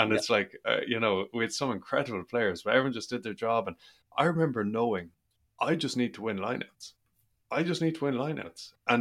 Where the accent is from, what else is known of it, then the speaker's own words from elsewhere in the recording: Ireland; growing up in Ireland